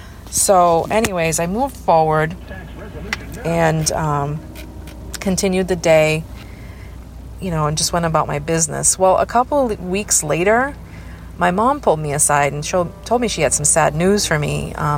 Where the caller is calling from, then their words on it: New Bedford, Massachusetts, United States; I'm calling in from New Bedford, Massachusetts.